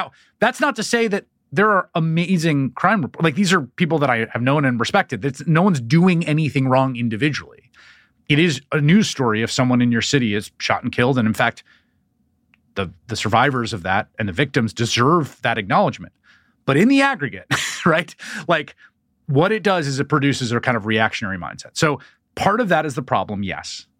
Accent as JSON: {"language": "English", "town": "New York City", "region": "New York", "country": "United States", "tie": "born or raised there", "said": "Literally, when I grew up in New York City"}